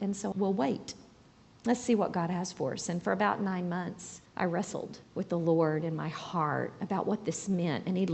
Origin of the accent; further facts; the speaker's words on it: Knoxville, Tennessee, United States; I am from Knoxville, like Chris was saying, grew up there, and my husband and I, Larry, he's also from Knoxville, we met during college